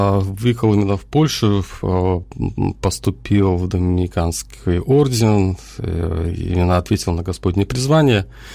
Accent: Belarus; moved away as an adult; also born or lived in Poland; Я сам родился в Беларуси, в принципе, вся моя, скажем так, 25-летняя жизнь была в Беларуси, потом, соответственно, принял решение, ну, скажем так, под зовом Господа Бога, соответственно, чтобы выехать в Польшу.

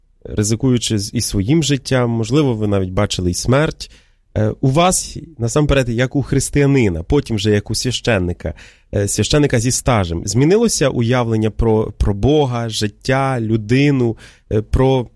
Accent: Vinnytsia Oblast, Ukraine; я походжу з Вінницької області

